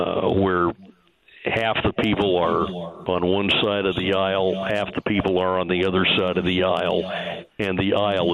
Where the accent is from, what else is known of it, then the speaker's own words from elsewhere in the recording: Pacific Northwest, United States; You know, I come from the Northwest where we wake up before the trees do so we can harvest a forest.